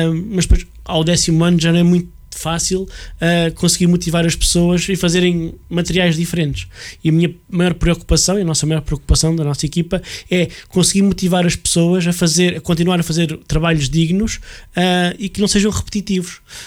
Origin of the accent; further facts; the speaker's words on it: Cortém, Portugal; eu... sigo o presépio da minha aldeia, que é o de Cortém